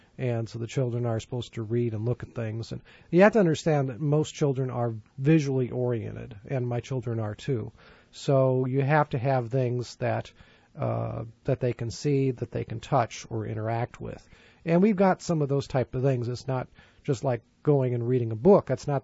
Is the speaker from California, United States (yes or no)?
yes; San Francisco, California, United States; I mean, it's like I come from San Francisco, and I didn't go see the things in San Francisco until I had friends from college and seminary